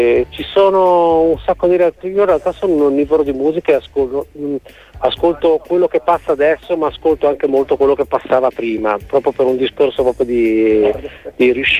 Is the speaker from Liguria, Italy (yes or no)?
yes; Genoa, Liguria, Italy; L'unica cosa, io da genovese, l'unica cosa che dico